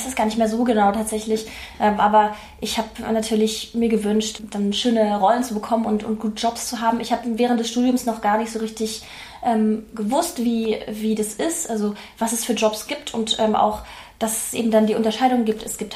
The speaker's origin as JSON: {"language": "German", "town": "Leipzig", "region": "Saxony", "country": "Germany", "lives_now": "Berlin, Germany", "said": "Ich bin aus Leipzig, bin aber jetzt nach Berlin gezogen und wohne jetzt quasi richtig in Berlin. Habe jetzt auch länger in Berlin gearbeitet und mich deswegen entschieden, mal wirklich hierher zu ziehen, weil ich die Stadt auch so liebe."}